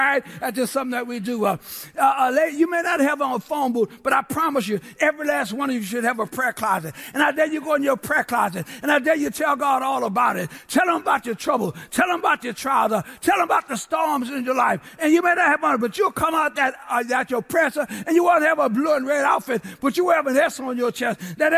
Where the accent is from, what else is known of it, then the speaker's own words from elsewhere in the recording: New Orleans, Louisiana, United States; when I was a kid growing up in the Lower Ninth Ward in New Orleans, I loved Saturday morning cartoons because that's when my superheroes came on.